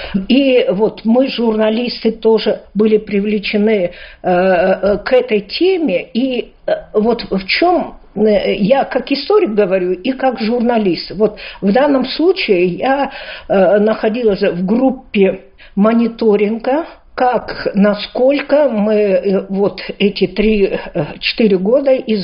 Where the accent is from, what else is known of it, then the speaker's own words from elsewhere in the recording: Kazakhstan; Вы кыргыз, я казашка. Да? Это наша прародина.